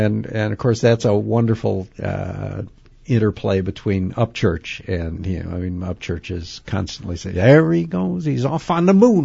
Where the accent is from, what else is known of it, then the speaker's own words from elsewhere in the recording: Lake Geneva, Wisconsin, United States; But I'm from Lake Geneva, and so fairly close to Milwaukee